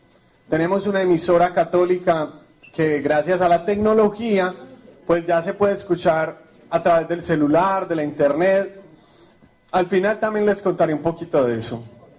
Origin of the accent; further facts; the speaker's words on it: Medellín, Antioquia, Colombia; No se me nota de dónde vengo, ¿cierto? No tengo acento. Vengo de Medellín, Colombia.